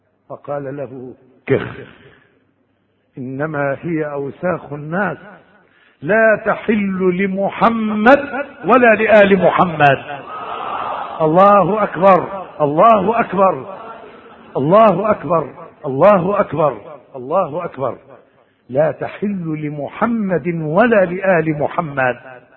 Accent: Egypt; لها مقام كبير عندنا في مصر

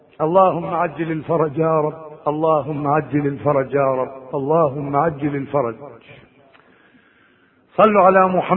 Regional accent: Egypt; عندنا في مصر المسيحيين تقول له صلى على النبي يقول لك اللهم صل عليه.

